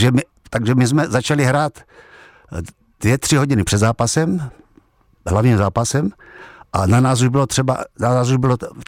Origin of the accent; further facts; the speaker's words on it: Šardice, South Moravian Region, Czechia; also born or lived in Olomouc; pocházím z Moravy, kde jsme jezdili na hodně ligový zápasy, tak jsem fanděl, viděl by samozřejmě zbrojovce. Pocházím ze Šardic, 35-40 kilometrů.